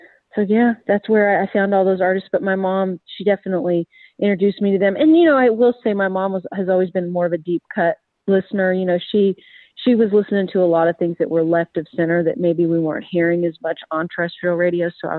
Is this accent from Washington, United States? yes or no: yes; Morton, Washington, United States; Yeah, Morton, which is quite a way south of Edmonds